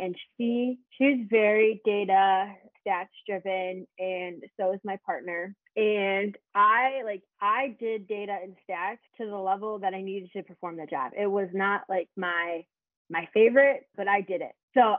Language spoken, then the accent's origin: English; Chicago, Illinois, United States; because I was from Chicago and I grew up in a suburb of Chicago, very, very dense population wise.